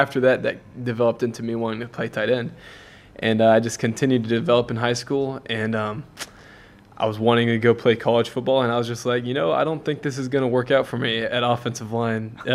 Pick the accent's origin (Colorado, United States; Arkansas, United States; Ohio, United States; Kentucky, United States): Arkansas, United States; Man, I'm from Arkansas. I played high school up there